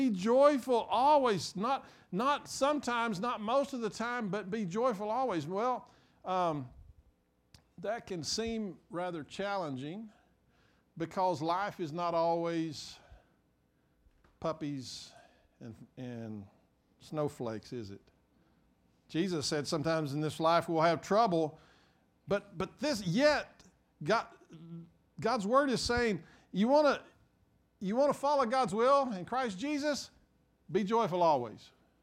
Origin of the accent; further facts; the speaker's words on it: Abilene, Texas, United States; also born or lived in Winters; I was born in Winters, 40 miles south of here, and we lived there. When I was going into second grade, we moved to Abilene.